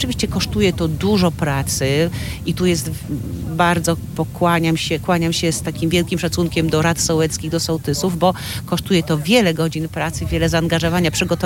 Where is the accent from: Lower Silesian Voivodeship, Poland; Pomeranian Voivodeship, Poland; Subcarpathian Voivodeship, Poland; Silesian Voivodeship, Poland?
Pomeranian Voivodeship, Poland; Gdańsk; Tak, ja przyjechałam tutaj z Gdańska.